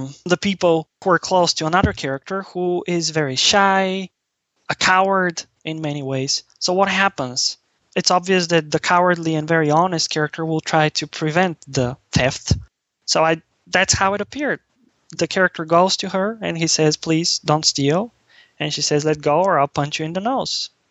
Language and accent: English; Bulgaria; All of this just gave me the reason to look back to my home country and to write about Bulgaria.